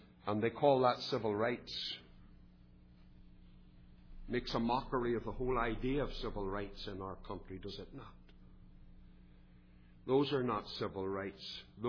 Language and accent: English; Northern Ireland, United Kingdom; also born or lived in England; I was brought up in Northern Ireland. I lived in England.